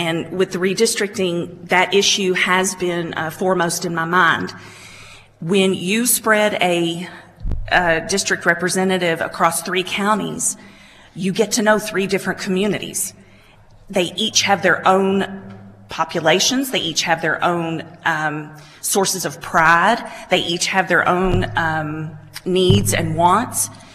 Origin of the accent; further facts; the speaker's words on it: Hopkinsville, Kentucky, United States; I was born and raised in Hopkinsville. I graduated from Western Kentucky University.